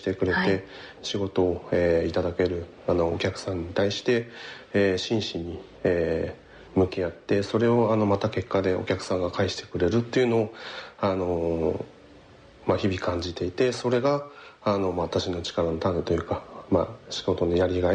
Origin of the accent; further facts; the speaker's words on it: Niigata, Japan; moved away as an adult; まあ、2年間地元の新潟で働かさせてもらって、その後、カナダ と、ニュージーランドの方に行ってましたね。